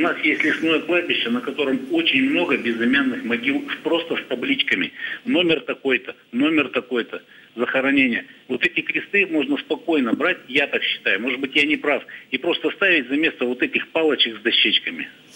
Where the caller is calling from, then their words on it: Yekaterinburg, Sverdlovsk Oblast, Russia; Я звоню из Екатеринбурга.